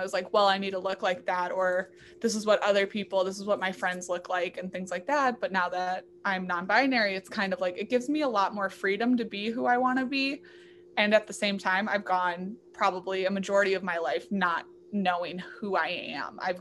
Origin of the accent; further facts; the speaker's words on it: Russia; as a white person, like, I come from Russia, you can't get much whiter than that.